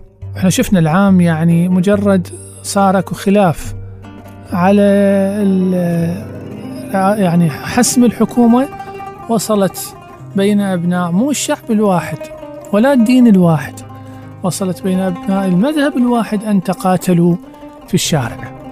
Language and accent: Arabic; Iraq; الثقافة الموحدة اللي تجمعنا كعراقيين منذ القدم